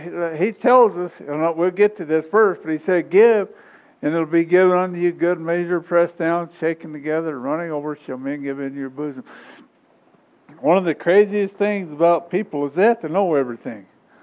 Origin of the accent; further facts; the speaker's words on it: Wyoming, United States; I grew up in Wyoming. And I was raised like a wolf pup.